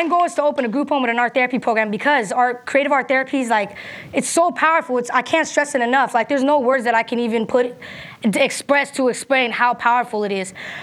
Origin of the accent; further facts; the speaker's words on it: Redwood City, California, United States; I'm from North Fairfax, Redwood City, California. It's not too far from here.